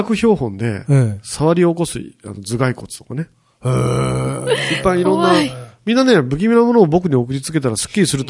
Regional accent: Shikoku, Japan; 僕は、まあ、四国で生まれ育って

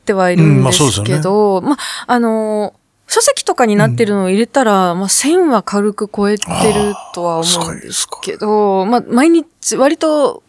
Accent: Nagano, Japan; born there; 長野で生まれたんですけども、苗字自体、 … は北海道、うん、なんですよ。

